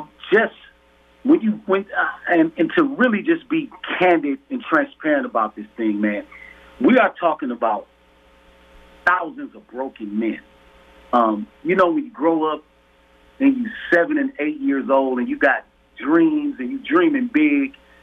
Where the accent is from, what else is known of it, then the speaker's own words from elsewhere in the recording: Milwaukee, Wisconsin, United States; Because I grew up in the Milwaukee that had the big manufacturing boom.